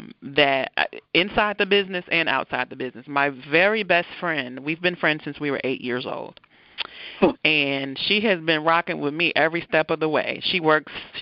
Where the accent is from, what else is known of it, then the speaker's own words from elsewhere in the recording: the South, United States; You know, I'm from the South, so love some blues.